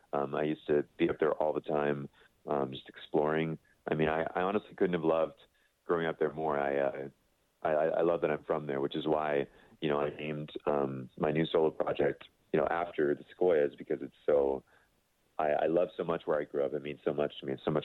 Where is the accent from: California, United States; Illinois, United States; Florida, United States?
California, United States; Visalia; I grew up in Visalia, California. I went to Mountain View Elementary School. I went to Divisadero Middle School, and I went to Mount Whitney High School. I loved growing up in Visalia.